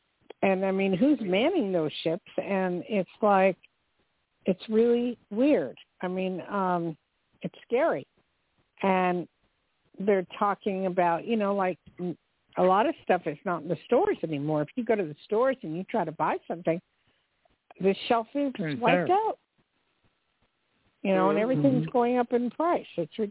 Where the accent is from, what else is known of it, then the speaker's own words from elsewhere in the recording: New Jersey, United States; I mean, I'm a Yankee fan, and I'm from Jersey, so Yankees.